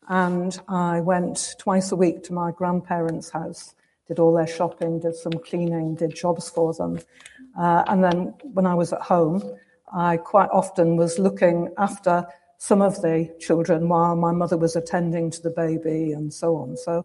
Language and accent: English; Sunderland, North East England, United Kingdom; I was born in Sunderland, which is in northeast England, into a Catholic family. And we felt very much part of Sunderland